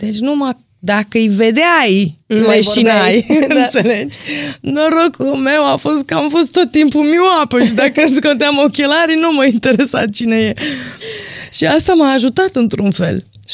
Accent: Brașov, Brașov County, Romania; Din Brașov, că aveam și accent.

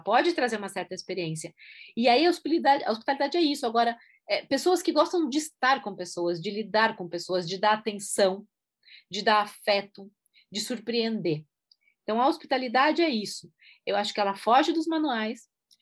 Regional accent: Brazil; Aliás, eu também sou brasileira.

